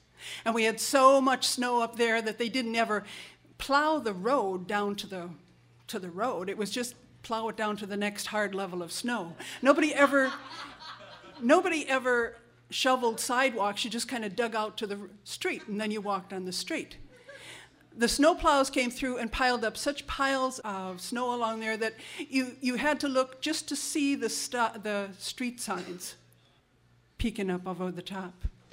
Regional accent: Port Washington, Wisconsin, United States; I remember the winters that we had when I grew up in Port Washington.

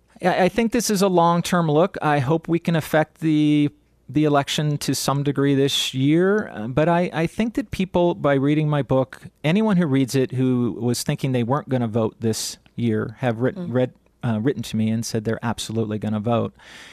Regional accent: Pierre, South Dakota, United States; I go back to Pierre. I'm in Rapid now. I'm from Pierre. I graduated there, and my family's flying in, so it's kind of a little homecoming. I still have family in Pierre. We've been in there since the 1800s.

